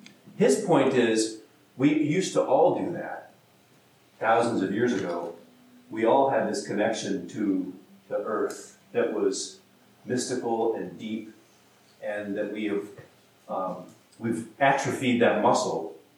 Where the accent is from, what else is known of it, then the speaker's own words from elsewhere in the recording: California, United States; I'm pretty woo, I'm from California